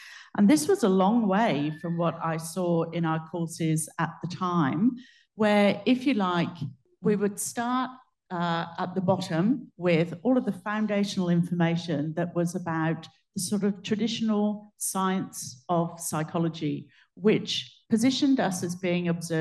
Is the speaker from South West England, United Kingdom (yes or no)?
yes; Plymouth, South West England, United Kingdom; moved away as an adult; Some of you may have picked up my accent. I was born and brought up in the UK. This is a photograph of my hometown, Plymouth.